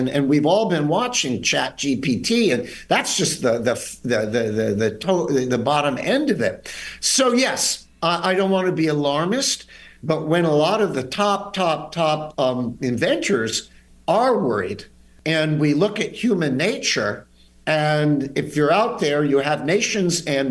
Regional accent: Chicago, Illinois, United States; and I grew up with in Chicago with going to games with Ernie Banks and Ron Sano

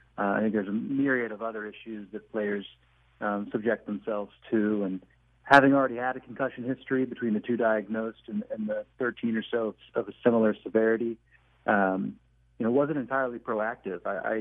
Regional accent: Ohio, United States; Yeah, growing up in Southwest Ohio, football is like a religion.

